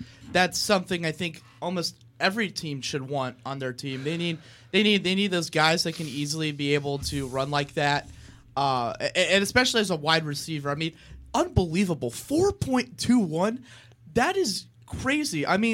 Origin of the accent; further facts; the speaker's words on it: San Diego, California, United States; I grew up in the San Diego area. And that was my team for a while, and then they decided to leave us